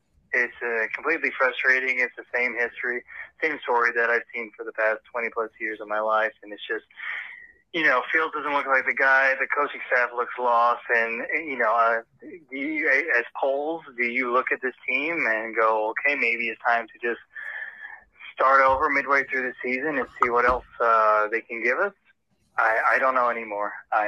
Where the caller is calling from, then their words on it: Switzerland; I'm calling from Switzerland, actually, watching the Bears late at night here.